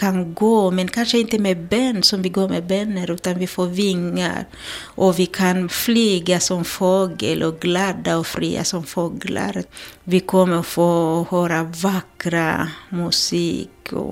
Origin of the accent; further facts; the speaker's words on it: Tanzania; first language Kichaga; Swedish is a second language; Det är Kichaga. Det talas av väldigt, väldigt lite grupp där i Tanzania kanske.